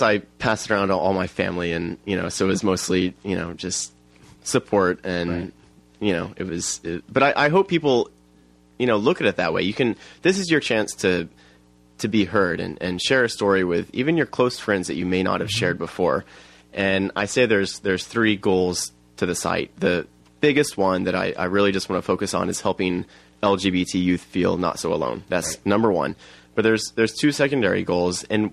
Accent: Driftwood, Texas, United States; also born or lived in Brooklyn; I was thinking about that when I was living in Brooklyn, New York, but I'm from Driftwood, Texas.

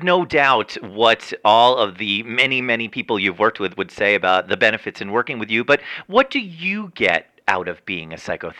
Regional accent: New Jersey, United States; I grew up in Bergen County, New Jersey. We were neighbors.

